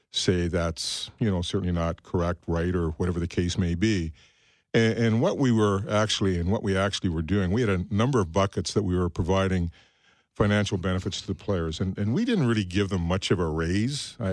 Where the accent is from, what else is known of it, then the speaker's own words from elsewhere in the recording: Bathurst, New Brunswick, Canada; I know that I heard you mention Acadie Bathurst. That's my hometown.